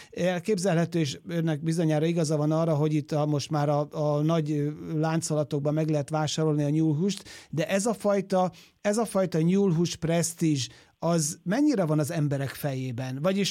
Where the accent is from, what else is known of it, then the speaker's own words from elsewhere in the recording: Zala, Hungary; Én falun nőttem föl sok-sok évvel ezelőtt az ország másik felén Zalában